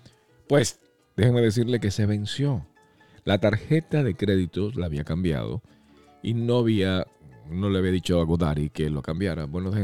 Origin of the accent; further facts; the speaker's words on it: Venezuela; Yo diría en buen llano, como buen venezolano, coño de tu mamá.